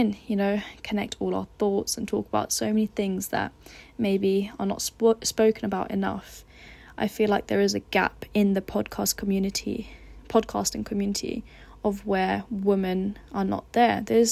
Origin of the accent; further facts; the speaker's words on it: United Kingdom; born there; I come from a Pakistani background. I was born in the UK. My dad was born back home in Pakistan. My mum was born here as well. So yeah, I'm Pakistani and I love my culture.